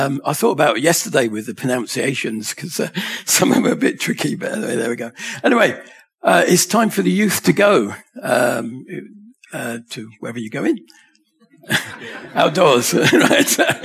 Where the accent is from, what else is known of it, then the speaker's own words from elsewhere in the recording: Oxted, South East England, United Kingdom; born there; about 10 miles from when I was born in Surrey, in Oxted, where my dad was born, granddad was born, and I think his dad as well